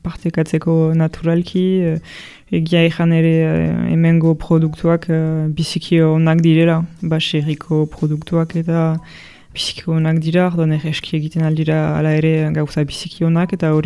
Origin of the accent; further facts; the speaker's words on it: Bayonne, Nouvelle-Aquitaine, France; now in Tarnos, France; Baionan sortu naiz eta hasi naiz.